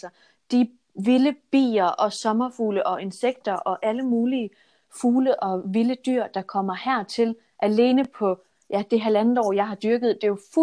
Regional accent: Region of Southern Denmark, Denmark; nu kommer jeg fra Sønderjylland af

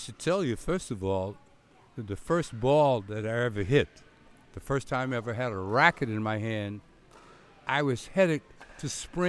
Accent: North Carolina, United States; The football coach in the town, I grew up around the Outer Banks.

